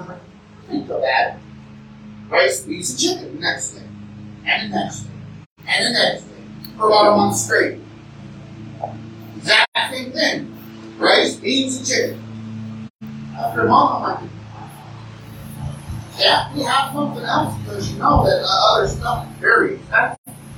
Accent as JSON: {"language": "English", "country": "United States", "said": "And I'd never gone there because I'm an American."}